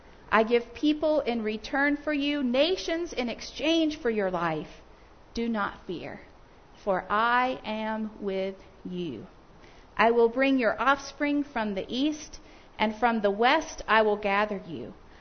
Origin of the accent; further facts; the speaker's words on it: Zimbabwe; born there; I was born in Zimbabwe, Africa. My parents were missionaries there.